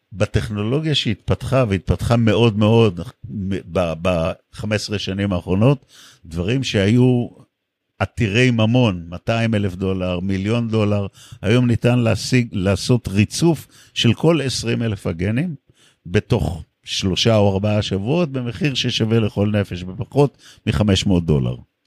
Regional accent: Tel Aviv, Tel Aviv District, Israel; כשאני גדלתי בתל אביב, בשנות ה-60 וה-70

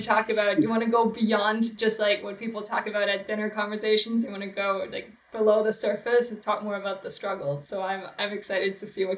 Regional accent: Germany; So I'm originally from Germany. I honestly have never been to Silicon Valley before until 2014. And I was working at a few different startups in Europe, in Berlin and in Zurich.

